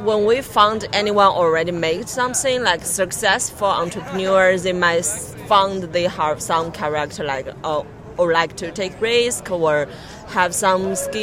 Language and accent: English; China; English is a second language; And I came from China